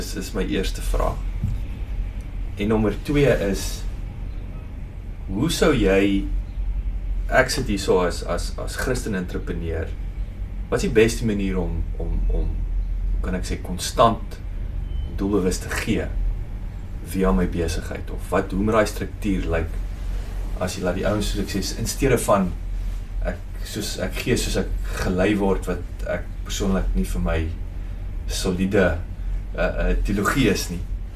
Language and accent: Afrikaans; England, United Kingdom; now in South Africa; ons kom uit Engeland